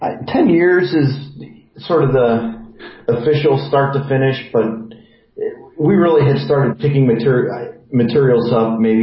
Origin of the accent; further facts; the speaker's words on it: Cleveland, Ohio, United States; I had this desire to tell a story about my hometown, Cleveland, Ohio, and this just provided the perfect opportunity.